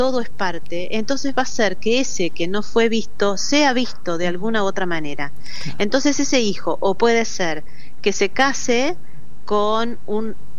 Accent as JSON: {"language": "Spanish", "country": "Argentina", "said": "Nuestro cada día sería diferente como argentinos."}